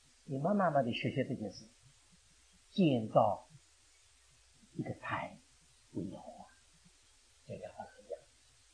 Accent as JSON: {"language": "Chinese", "region": "Shanghai", "country": "China", "said": "我上海人说我很识相"}